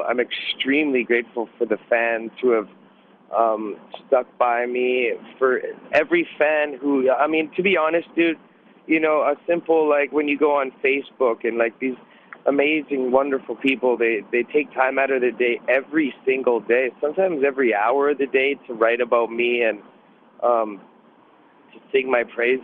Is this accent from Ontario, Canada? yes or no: yes; Toronto, Ontario, Canada; We're heading down to my hometown, Toronto.